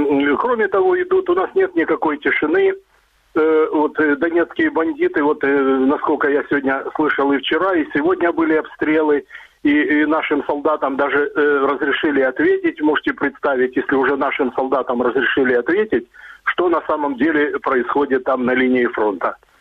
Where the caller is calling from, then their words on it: Dnipro, Dnipropetrovsk Oblast, Ukraine; я звоню из города Днепр. Я через интернет вас слушаю.